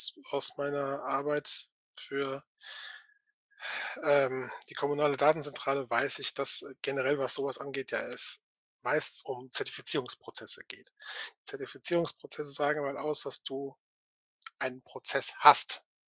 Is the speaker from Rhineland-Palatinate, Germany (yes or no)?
yes; Mainz, Rhineland-Palatinate, Germany; Auch als stolzer Mainzer habe ich bisher nichts erhalten